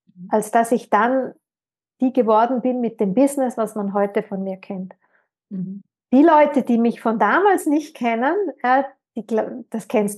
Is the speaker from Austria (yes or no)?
yes; Tyrol, Austria; Ich bin Tirolerin